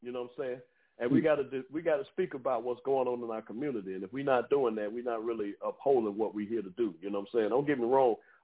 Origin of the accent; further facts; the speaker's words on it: Orlando, Florida, United States; now in Tampa, United States; Unlike, you know, I live near Tampa now, but, you know, that's my heart beats for Orlando. And, you know, Florida, period.